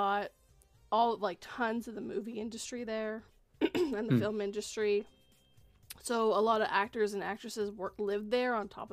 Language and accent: English; Vancouver, British Columbia, Canada; I'm actually originally from the Vancouver area.